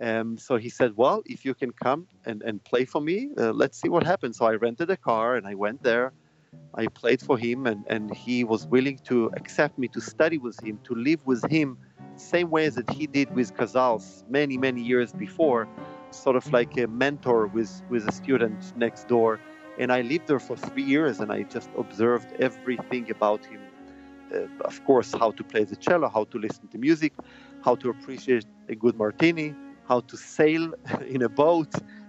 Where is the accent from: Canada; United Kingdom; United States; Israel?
Israel; Yeah, well, I grew up in Israel in a kibbutz, which is a social community of about 500 people, middle of nowhere, mostly agriculture.